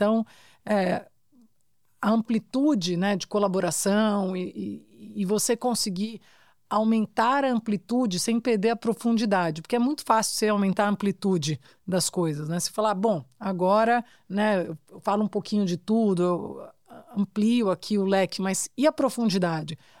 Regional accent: São Carlos, São Paulo, Brazil; moved away as an adult; now in São Paulo, Brazil; quando eu mudei para São Paulo, em 2001, que eu saí de São Carlos e fui para São Paulo

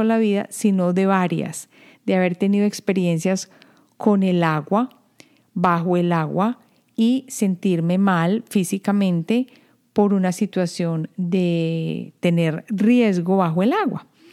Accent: Colombia; yo crecí en Colombia, y en Colombia el mar que yo experimenté fue el Atlántico, y es un mar cálido.

